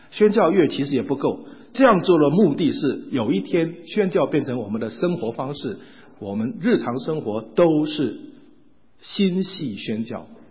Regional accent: China; 这个虚心不只是我们中国人讲到谦虚的意思

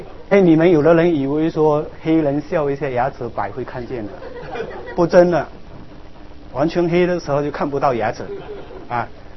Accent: China; 他们对我们中国人的印象非常好。

